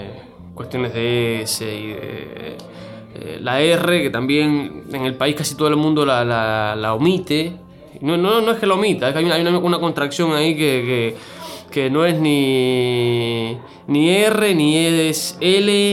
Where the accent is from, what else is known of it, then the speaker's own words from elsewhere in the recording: Cuba; accent: neither Cuban nor Argentine; mi acento hoy, que no es ni cubano ni argentino